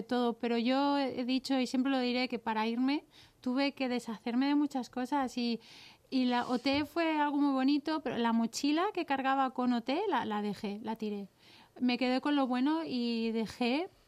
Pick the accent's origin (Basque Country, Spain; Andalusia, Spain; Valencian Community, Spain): Valencian Community, Spain; Elche; Bueno, yo soy licitana y enamorada de mi tierra